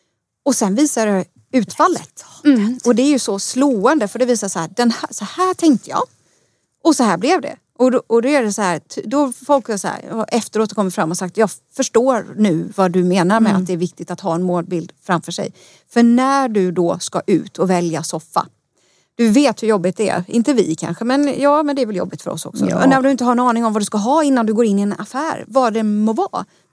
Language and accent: Swedish; Småland, Sweden; snålänningen som jag är, som är från Småland